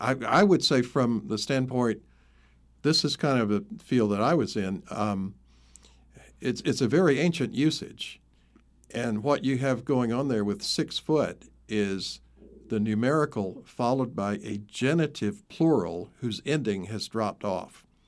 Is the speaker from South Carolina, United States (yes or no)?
yes; South Carolina, United States; accent: Southern; now in Wilmington, United States; And I grew up in South Carolina, but mm-hmm. I've been working in radio so long, I probably have lost most of my Southern accent. Although living here in Wilmington, I'm glad to be able to use the word y'all